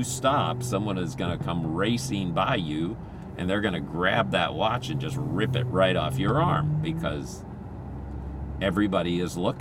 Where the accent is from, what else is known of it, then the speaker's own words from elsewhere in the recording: Philippines; I mean, me personally, I grew up in the Philippines